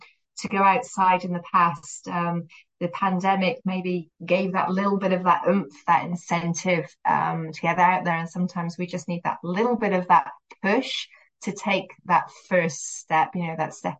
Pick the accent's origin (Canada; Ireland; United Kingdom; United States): United Kingdom; You can tell from my accent if you don't know me that I'm a Brit